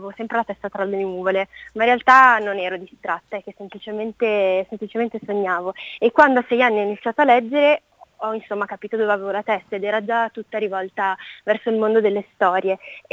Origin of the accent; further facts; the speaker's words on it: Genoa, Liguria, Italy; ogni tanto torno anche nella mia città di mare. Io in realtà sono di Genova